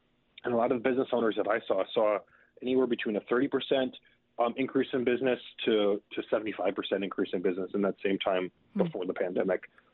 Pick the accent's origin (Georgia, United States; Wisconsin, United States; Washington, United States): Wisconsin, United States; Sheboygan; I was born and raised in Sheboygan, and I learned how to fish. Love fishing for perch, walleye, salmon fishing on Lake Michigan.